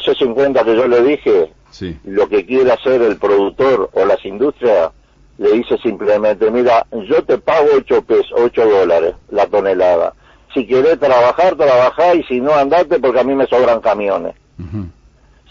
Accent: Uruguay; somos los uruguayos

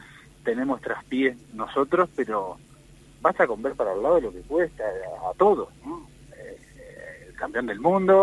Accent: Uruguay; nosotros como críticos uruguayos

